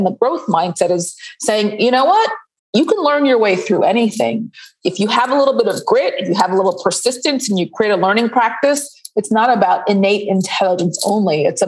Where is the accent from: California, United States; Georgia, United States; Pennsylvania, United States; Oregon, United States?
Georgia, United States; Atlanta; I'm from Atlanta. I ended up going to college very early.